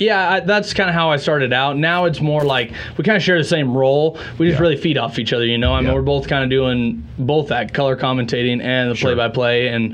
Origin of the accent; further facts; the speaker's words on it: Billings, Montana, United States; Yeah, I'm excited to be back in my hometown of Billings and here for the rodeo.